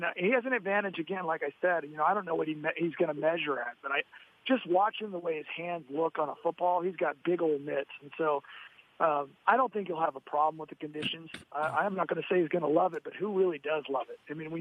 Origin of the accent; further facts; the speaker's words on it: California, United States; I grew up in Southern California. I played football in Southern California.